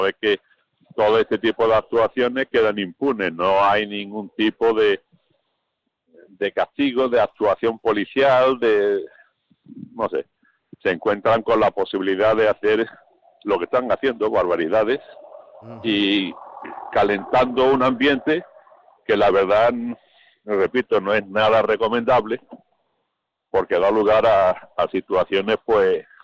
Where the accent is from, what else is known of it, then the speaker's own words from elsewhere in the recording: Spain; los españoles hemos sido inmigrantes, en número casi de millones de españoles que tuvimos que salir de España y fuimos acogidos pues en otros países, todo Sudamérica, Francia y en montones de países de Europa.